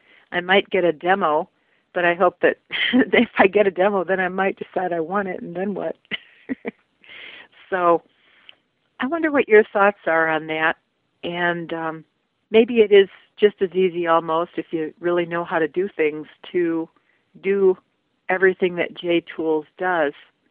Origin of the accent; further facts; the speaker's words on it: Kentucky, United States; from Kentucky